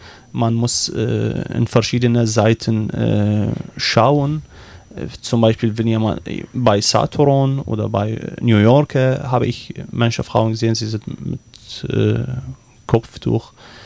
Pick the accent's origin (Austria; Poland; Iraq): Iraq; Baghdad, Baghdad Governorate; German is a second language; moved away as an adult; now in Germany; Wie gesagt, ich komme aus dem Irak. Ich bin 29 Jahre in Bagdad erlebt, die Hauptstadt.